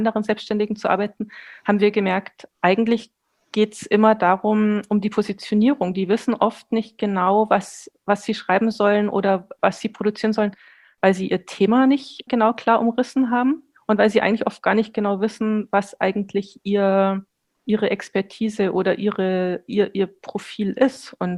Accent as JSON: {"language": "German", "town": "Munich", "region": "Bavaria", "country": "Germany", "moved": "yes", "lives_now": "Berlin, Germany", "said": "bin ursprünglich aus München, bin seit 20 Jahren in Berlin und bin auch jetzt gerade aus Berlin zugeschaltet."}